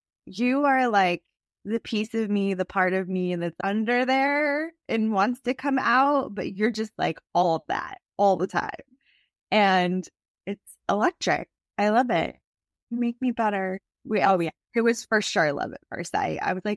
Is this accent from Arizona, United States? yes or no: yes; Arizona, United States; now in Virginia, United States; I'm an Arizona girl. I grew up in Arizona. I'm a lizard. I like the dry heat. This is the part of living in Virginia I'm not a big fan of.